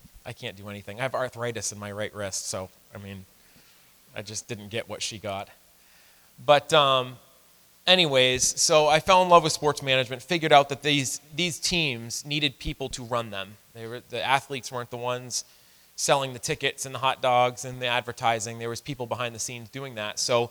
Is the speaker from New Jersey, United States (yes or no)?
no; Lisbon Falls, Maine, United States; But I grew up in a Christian family. I'm from Lisbon Falls, Maine. When I was 4 days old, my mom, freshly out of the hospital, brought me to Lisbon Falls Baptist Church to have my first church service.